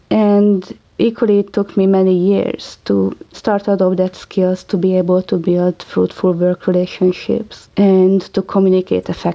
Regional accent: Hungary; I grew up in Hungary, so both of my parents were Hungarian.

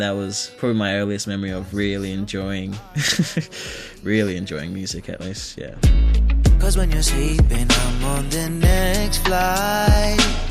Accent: Cairns, Queensland, Australia; I was born and raised in Cairns, far north Queensland, you know.

